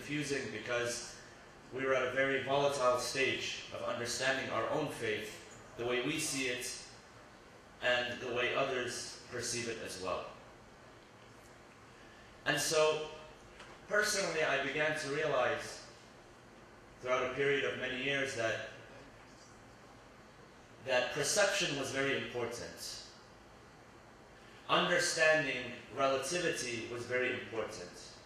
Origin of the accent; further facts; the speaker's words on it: United States; Growing up in the United States post 9/11, especially growing up at a young age, and I speak from personal experience, it was a time which, for many people